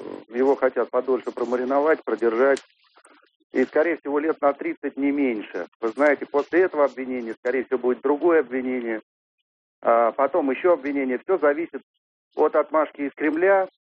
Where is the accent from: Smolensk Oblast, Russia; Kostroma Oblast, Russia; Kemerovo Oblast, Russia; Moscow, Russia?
Moscow, Russia; я из Москвы.